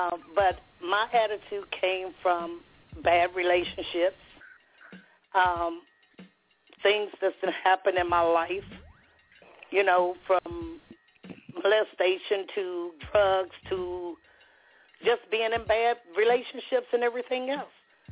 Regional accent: New Jersey, United States; I'm from the Shore Point. Yeah, I'm a Jersey girl, but I'm just me.

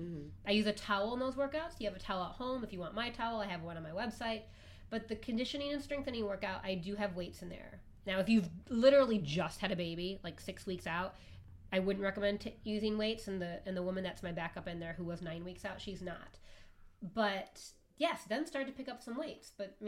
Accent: Midwest, United States; now in Los Angeles, United States; I joke about living in LA because I'm from the Midwest, where we eat a lot of pizza and drink a lot of beer.

